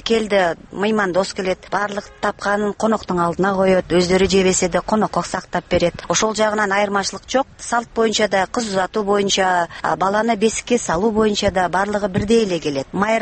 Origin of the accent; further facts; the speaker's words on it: Bishkek, Kyrgyzstan; born there; also born or lived in Kazakhstan; Бурмурдагы Фрунзеде мен ошол убакта төрөлгөм. Бирок казакшаны мен кайтадан Казакстанга барып окуп 10-жылдык мектепте мен казакша окуган эдим.